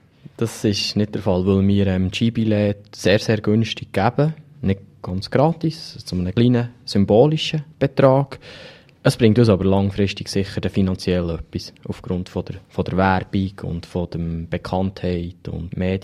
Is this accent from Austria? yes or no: no; Lenk, Bern, Switzerland; Also ich bin selber ja, wie man so schön sieht, ein Einheimischer. Sprich, ich bin in Lenk aufgewachsen, bei der Lenk-Schule